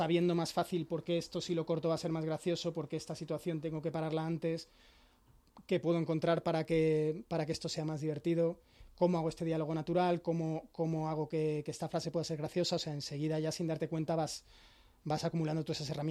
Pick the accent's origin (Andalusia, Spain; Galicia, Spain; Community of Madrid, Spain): Community of Madrid, Spain; Alcorcón; No, soy de Alcorcón y en esta novela también he querido hacer un poquito de homenaje